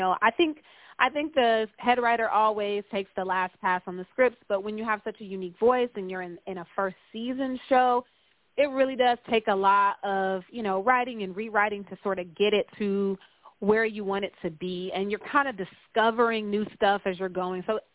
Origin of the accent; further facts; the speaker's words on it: Detroit, Michigan, United States; I feel like this series is really born of my experiences in Detroit, inspired by situations I've been through or things that happened to my mother.